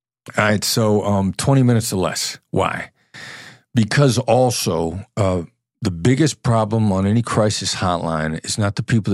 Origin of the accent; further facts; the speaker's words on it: Iowa, United States; I grew up in Iowa. I'd never been anywhere. Like going to Illinois was a big deal where I grew up. Crossing a state line was a big deal.